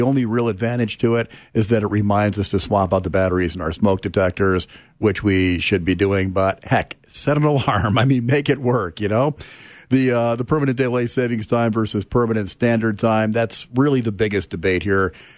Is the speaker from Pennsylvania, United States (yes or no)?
no; New York, United States; now in Oklahoma City, United States; I'm originally, and don't hold this against me, I'm originally a New Yorker. I consider myself a recovering New Yorker.